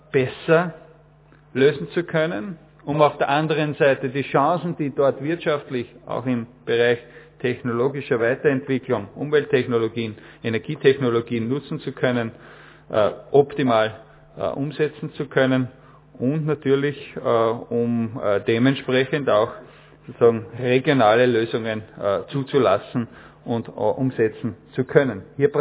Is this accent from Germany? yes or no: no; Lower Austria, Austria; Wir sind stolz darauf als Niederösterreicher, dass wir 10% unseres Stromes aus Windenergie produzieren im Land Niederösterreich.